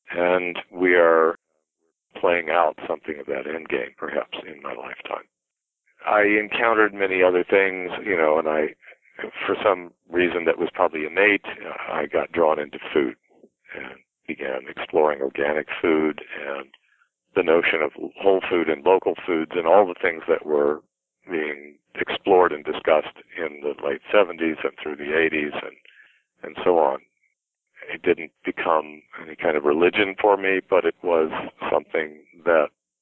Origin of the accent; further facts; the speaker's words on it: Illinois, United States; Well, I'm a Midwesterner by birth. I grew up in central Illinois and was educated there at the University of Illinois.